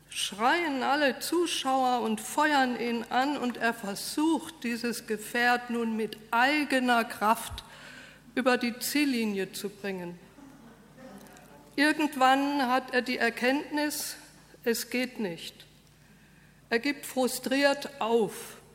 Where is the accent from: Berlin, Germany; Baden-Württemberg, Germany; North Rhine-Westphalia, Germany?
Baden-Württemberg, Germany; Heidelberg; born there; ich bin in Heidelberg geboren. Nein, mein Herz habe ich dort nicht verloren, aber … das passt irgendwie gut zusammen.